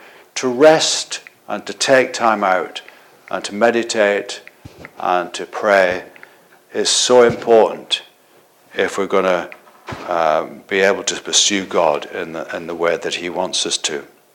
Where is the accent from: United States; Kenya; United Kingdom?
United Kingdom; North West England; when I was in Lancashire, growing up in Lancashire, our church used to organise days out.